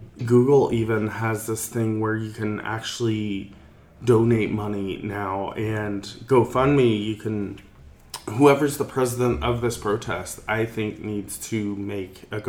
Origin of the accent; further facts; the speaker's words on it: Kentucky, United States; I know in my home state of Kentucky, it's already a mandate that we have to wear them.